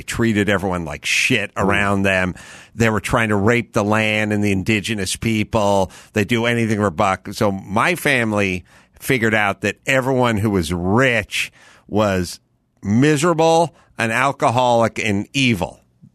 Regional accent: North Hollywood, California, United States; all the poor shits I grew up with in North Hollywood

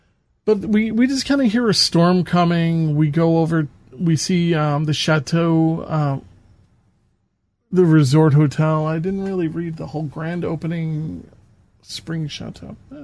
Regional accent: New York, United States; As a New Yorker, I question if these places even really exist.

